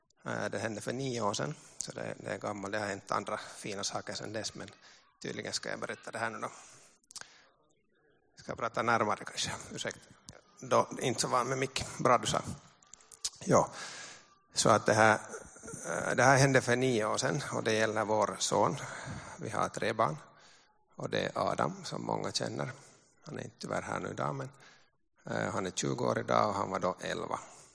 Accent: Uusimaa, Finland; Jag har varit frälst i 26 år, men jag har en äldre bror hemma i Nyland som det här inte frälst, och jag är inte från en kristen familj.

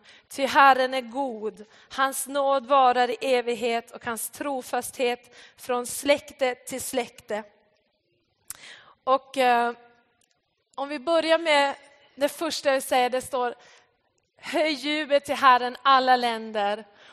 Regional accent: Norrbotten County, Sweden; Jag har blivit frälst genom ett barnarbete i en liten by uppe i Norrbotten. Så jag är också från norra Sverige

